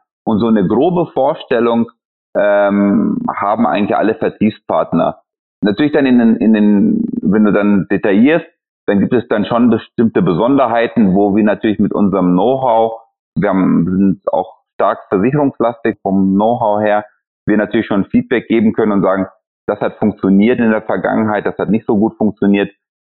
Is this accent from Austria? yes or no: no; Switzerland; Als Schweizer